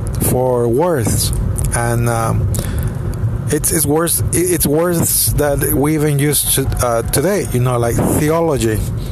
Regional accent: Mexico; Well, it turns out I'm from the Valley of Mexico.

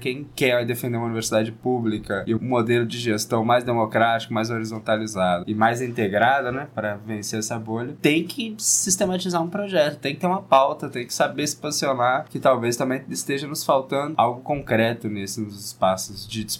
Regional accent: São Paulo, Brazil; eu mesmo sou de São Paulo, né?

